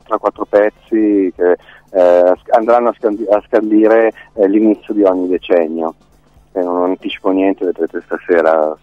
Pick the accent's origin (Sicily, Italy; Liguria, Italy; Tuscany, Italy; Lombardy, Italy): Lombardy, Italy; Milan; vengo da Milano, lo so bene cosa è successo negli anni 80